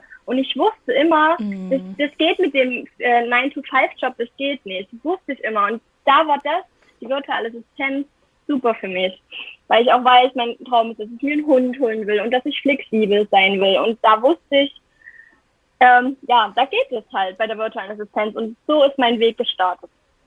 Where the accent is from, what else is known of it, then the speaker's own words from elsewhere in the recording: Saxony, Germany; Ich bin 20 Jahre alt. Ich komme aus Sachsen und wohne auf dem Dorf, einer kleinen Stadt auf dem Land.